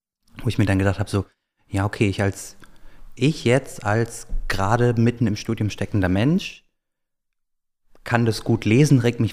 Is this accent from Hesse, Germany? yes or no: yes; Wiesbaden, Hesse, Germany; wenn ich in Wiesbaden was machen möchte, ich komme aus Wiesbaden